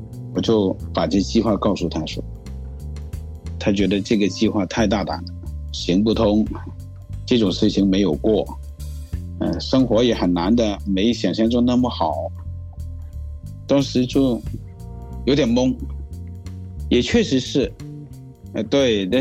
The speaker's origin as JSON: {"language": "Chinese", "country": "China", "said": "再几次看看发现说全世界我们中国人拿着护照就能去的地方很少"}